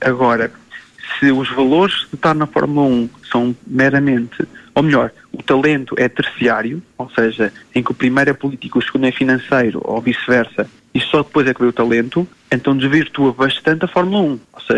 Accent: Portugal

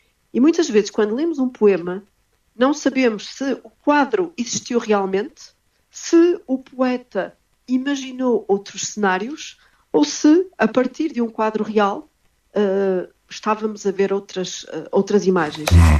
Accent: Portugal; porque eu cresci em Portugal

